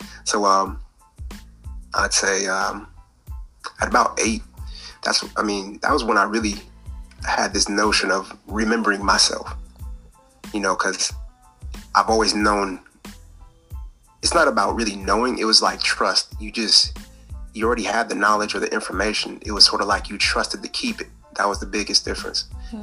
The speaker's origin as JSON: {"language": "English", "town": "Sacramento", "region": "California", "country": "United States", "lives_now": "Detroit, United States", "said": "So I'm in Detroit, and I came from California, Sacramento, in the Bay Area."}